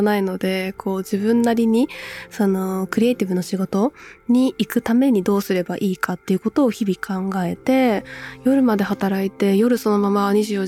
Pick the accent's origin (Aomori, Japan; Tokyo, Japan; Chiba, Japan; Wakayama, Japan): Wakayama, Japan; まだまだウブで和歌山の田舎から出てきたばかりだったので